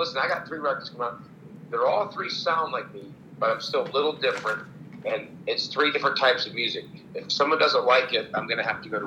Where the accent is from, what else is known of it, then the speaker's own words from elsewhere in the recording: Ohio, United States; because I'm from Ohio, so I'm only going to be driving a couple hours home.